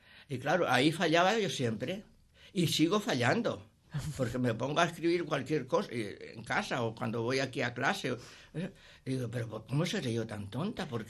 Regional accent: Potes, Cantabria, Spain; now in Redondela, Spain; Pues está cerca los picos de Europa, sí. Ya empiezan allí mi pueblo. Pero bueno, hai outros moitos pueblos, pero a mí me gusta el mío, hija.

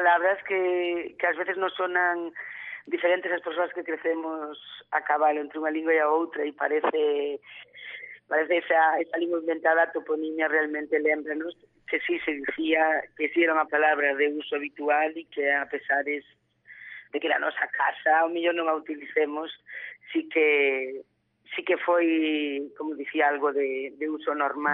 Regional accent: Galicia, Spain

